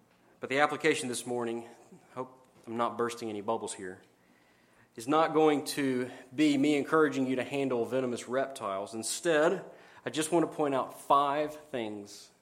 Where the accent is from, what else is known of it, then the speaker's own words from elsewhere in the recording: Georgia, United States; I'm from Georgia. Maybe it's legal there. And if you want an example, in Kentucky, by golly, we have one.